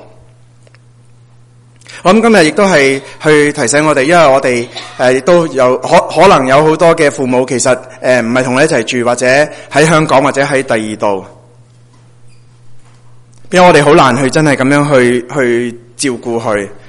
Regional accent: China; 因为我们中国人是一个非常勤力的一个民族

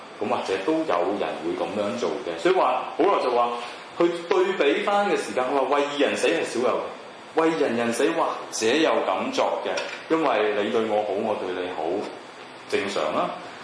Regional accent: Guangdong, China; accent: Cantonese; 我哋廣東話，廣東人咧其實表達得好好嘅

